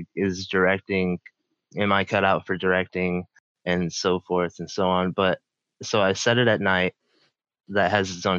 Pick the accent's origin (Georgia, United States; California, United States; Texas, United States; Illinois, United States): Illinois, United States; now in Minnesota, United States; because I'm not actually from Minnesota. I'm from like the Chicago, like a little south of Chicago.